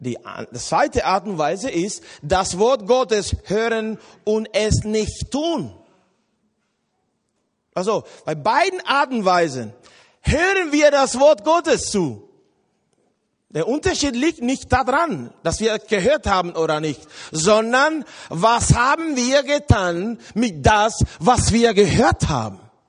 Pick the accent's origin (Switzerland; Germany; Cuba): Cuba; in Lateinamerika, wo ich herkomme, ich komme aus Kuba